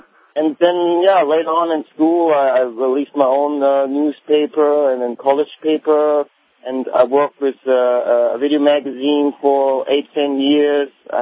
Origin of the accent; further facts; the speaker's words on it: North Rhine-Westphalia, Germany; also born or lived in Hamburg; I was born in Germany, in Hamburg, actually, but I grew up in Rhine area, Cologne, Düsseldorf.